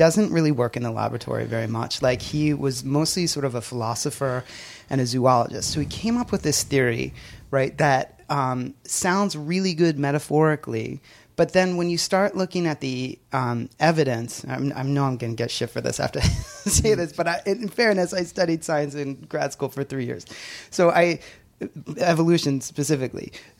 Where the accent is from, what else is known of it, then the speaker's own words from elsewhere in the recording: Pennsylvania, United States; It's like, I grew up in Pennsylvania.